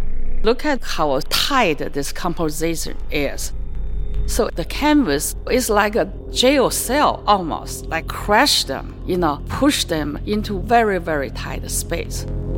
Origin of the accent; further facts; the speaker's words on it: China; now in United States; I'm an artist from China, lives in US.